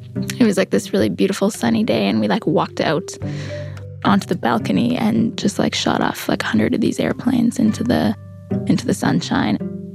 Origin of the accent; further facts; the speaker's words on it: Winnipeg, Manitoba, Canada; I grew up in Winnipeg. There's nothing that sexy about Winnipeg.